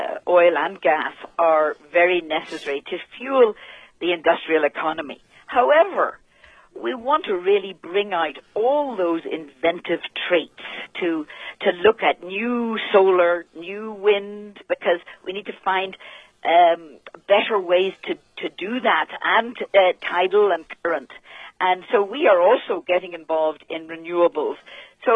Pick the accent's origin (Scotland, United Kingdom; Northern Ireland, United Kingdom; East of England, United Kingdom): Northern Ireland, United Kingdom; Belfast; Originally Belfast, Northern Ireland